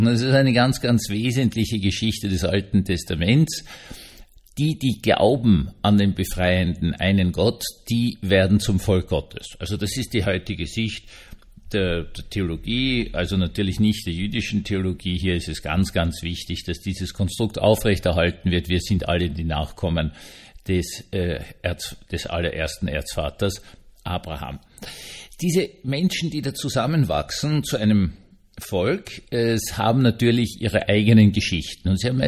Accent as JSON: {"language": "German", "region": "Vienna", "country": "Austria", "said": "als Wiener darf ich natürlich sagen, klar, oder?"}